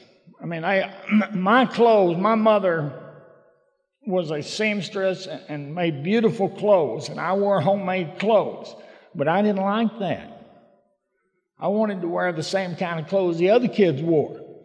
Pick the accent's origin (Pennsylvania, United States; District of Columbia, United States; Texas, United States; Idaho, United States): Texas, United States; Dallas; I was born and raised in Dallas, Texas. I was a tall, skinny kid most of my life.